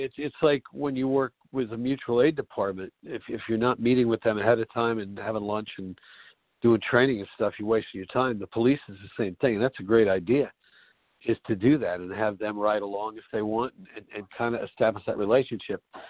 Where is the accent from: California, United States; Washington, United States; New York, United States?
New York, United States; Long Island; when I was growing up in Long Island and my early years in the fire service